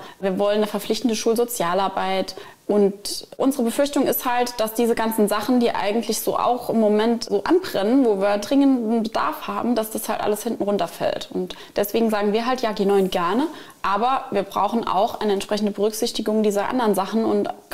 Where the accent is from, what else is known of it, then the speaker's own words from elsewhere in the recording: Blieskastel, Saarland, Germany; Also gerade, ich komme ja aus Bliskastel, wir haben 15 Ortsteile.